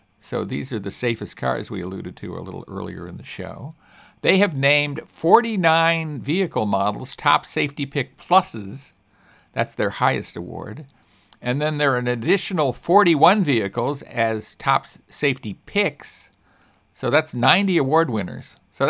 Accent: Chicago, Illinois, United States; I grew up in Chicago with below zero weather frequently

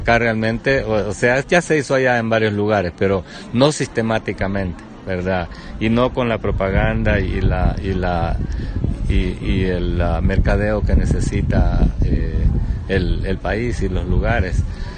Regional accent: El Salvador; Yo como salvadoreño no lo hago

